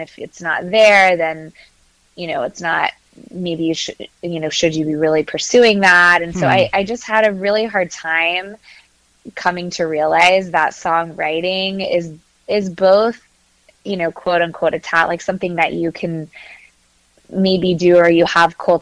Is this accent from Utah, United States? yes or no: no; Katy, Texas, United States; now in Charlottesville, United States; I grew up in Katy, Texas, right outside of Houston.